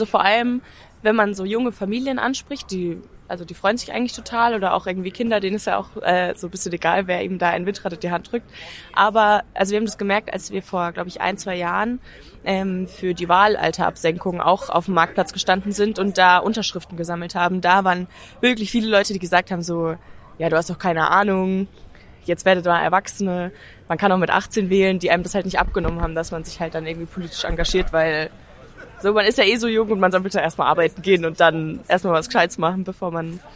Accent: Pfaffenhofen, Bavaria, Germany; ich bin 20 Jahre alt und ich komme aus Pfaffenhofen

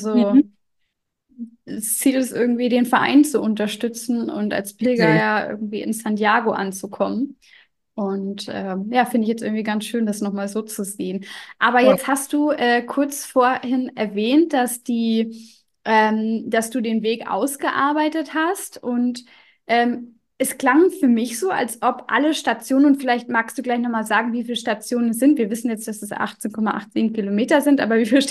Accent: Northern Germany, Germany; ich komme ja auch aus dem Norden

